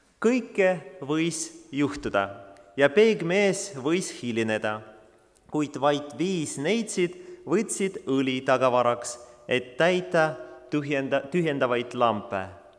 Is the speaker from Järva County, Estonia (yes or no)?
no; Tallinn, Harju County, Estonia; Kuigi ma olen sündisin ja elan Tallinnas, on mul Ukraina juured.